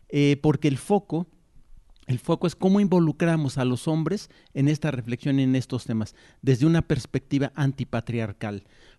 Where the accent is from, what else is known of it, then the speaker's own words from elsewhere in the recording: Querétaro, Mexico; yo vengo del estado de Querétaro.